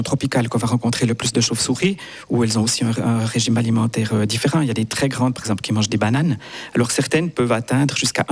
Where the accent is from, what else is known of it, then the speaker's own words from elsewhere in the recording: Switzerland; chez nous, en Suisse